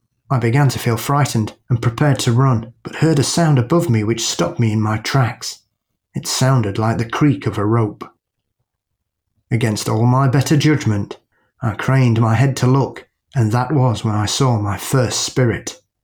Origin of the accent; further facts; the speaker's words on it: Guyana; growing up in the Guyanese countryside made that tough. During my childhood, certain times of the year meant we had to finish our outside business by 5 p.m.